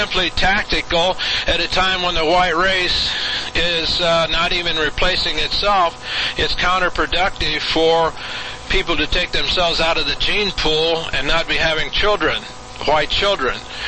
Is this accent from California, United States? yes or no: no; Indiana, United States; I come from Indiana, but I sort of go along with the Missouri slogan, show me.